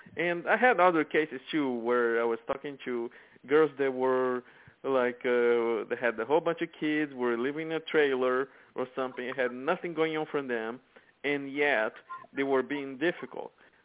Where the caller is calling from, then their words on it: St. Louis, Missouri, United States; I'm calling from St. Louis, Missouri.